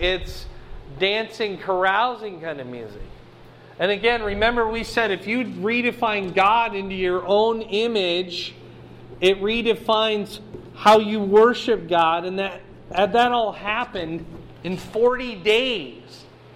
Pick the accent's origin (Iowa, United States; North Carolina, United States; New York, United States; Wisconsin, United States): Iowa, United States; Fort Dodge; I grew up in Fort Dodge, and there was a guy named Carl King that wrote a lot of marching band music.